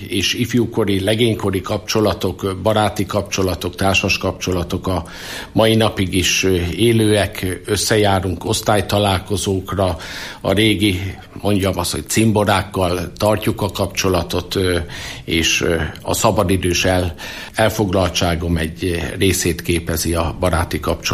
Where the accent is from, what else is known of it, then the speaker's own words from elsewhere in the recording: Karcag, Jász-Nagykun-Szolnok, Hungary; also born or lived in Tószeg; now in Kisújszállás, Hungary; Bár Szolnokon születtem 1969-ben, és Tószegre a anyai nagyszülői házhoz kerültem a kórházból, de 1970-től, tehát a gyermekkoromat, eszmélésemet Karcagon töltöttem 1992-ig. Ott jártam Áthos iskolába, gimnáziumba, és 1992-ben a párkapcsolat hozott át Kisújszállásra